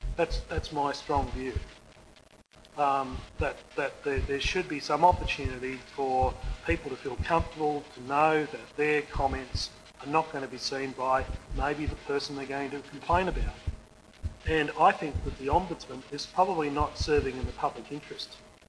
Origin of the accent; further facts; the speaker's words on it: Australia; As an Australian, I find it un-Australian, if I can coin the phrase.